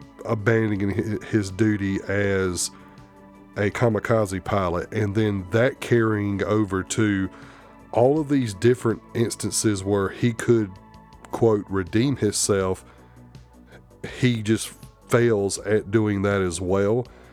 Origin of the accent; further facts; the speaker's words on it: United States; accent: southern drawl; with this southern drawl and my little hick accent, pronouncing some of these Japanese names, oh man, I'm butchering them